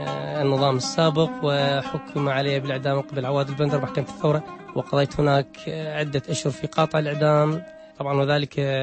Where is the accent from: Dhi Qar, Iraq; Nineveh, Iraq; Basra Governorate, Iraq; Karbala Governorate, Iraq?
Dhi Qar, Iraq; Shatrah; أب رجل تقدمي واعي، أنا ابن الجنوب. نحن هناك في مدينة الشطرة تكثر المجالس، مجالس الشعر والأدب